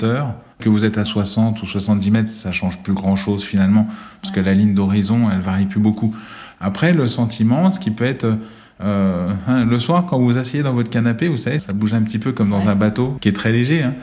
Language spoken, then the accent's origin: French; Dijon, Bourgogne-Franche-Comté, France; j'ai 49 ans, je suis de Dijon.